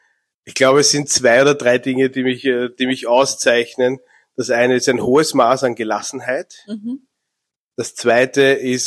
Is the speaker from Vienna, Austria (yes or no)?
yes; Vienna, Austria; born there; Und das, was mich als gebürtigen Wiener halt auch ein bisschen auszeichnet